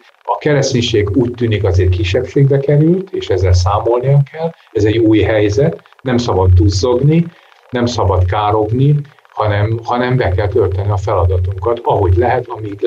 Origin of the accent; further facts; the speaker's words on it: Békéscsaba, Békés, Hungary; born there; én Békés Csabán születtem, 146. voltam, 1959-ben, akit megkereszteltek abban a gyülekezetben.